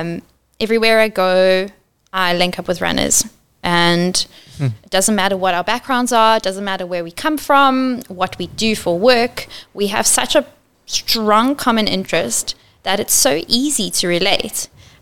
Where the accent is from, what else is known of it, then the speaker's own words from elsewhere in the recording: Durban, KwaZulu-Natal, South Africa; Like, I grew up in Durban too, so I'm aware of what Durban winter is with its 23 degrees.